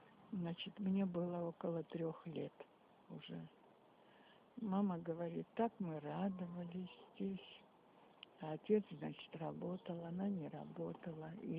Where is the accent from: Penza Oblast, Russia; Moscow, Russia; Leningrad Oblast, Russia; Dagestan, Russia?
Leningrad Oblast, Russia; Dubrova; born there; В деревне Дуброва, Тосинск. Тогда была Новгородская область. Это где туда, за Померанье, в ту сторону. Родители из крестьян.